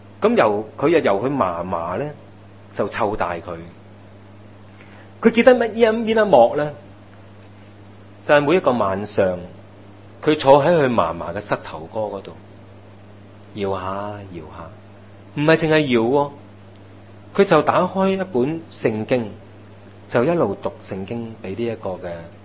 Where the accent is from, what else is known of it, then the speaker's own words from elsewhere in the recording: China; 我哋中国人话真係长忧99嘅原因就係咁样